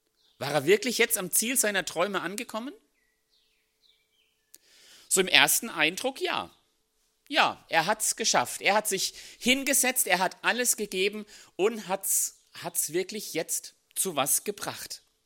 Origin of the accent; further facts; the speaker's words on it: Söllingen, Baden-Württemberg, Germany; Ich komme aus Söllingen